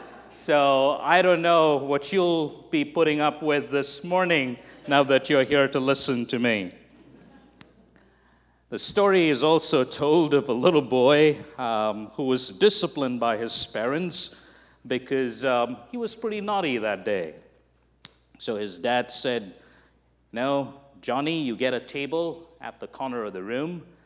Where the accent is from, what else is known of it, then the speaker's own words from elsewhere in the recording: India; and I'm from India. So four people from four different parts of the world